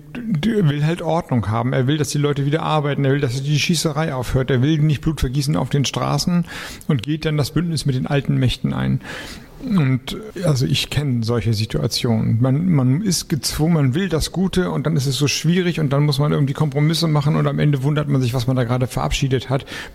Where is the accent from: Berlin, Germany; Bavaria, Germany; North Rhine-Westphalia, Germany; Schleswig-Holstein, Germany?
Schleswig-Holstein, Germany; Kiel; Stimmt, ich meine, Kiel ist meine Heimatstadt